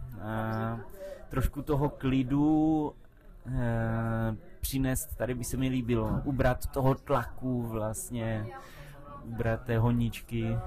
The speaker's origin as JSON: {"language": "Czech", "town": "Ostrava", "region": "Moravian-Silesian Region", "country": "Czechia", "said": "i když jsem z Ostravy, tak třeba zůstat tou jednou nohou na blízko té přírodě"}